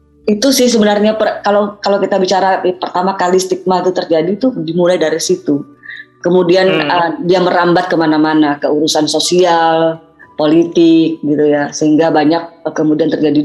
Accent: West Kalimantan, Indonesia; Noksuminu kalau di kami, di saya orang Pompang, itu adalah upacara syukuran dari hasil panen tahun itu.

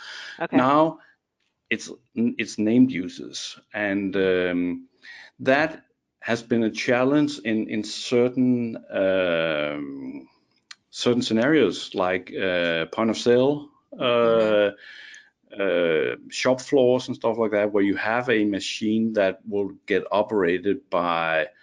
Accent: Denmark; accent: Danish; English is a second language; But going back, just my strange accent is because I'm actually Danish. But going back to that time in Denmark

